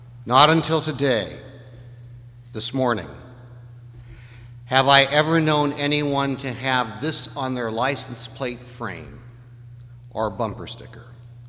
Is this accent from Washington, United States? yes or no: yes; Seattle, Washington, United States; Growing up in Seattle, I knew only one Jewish person.